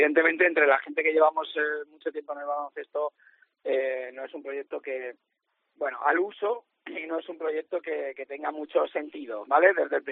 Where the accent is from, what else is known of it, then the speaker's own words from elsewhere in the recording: Balearic Islands, Spain; como mallorquín, yo me alegro de que los chicos jóvenes estén jugando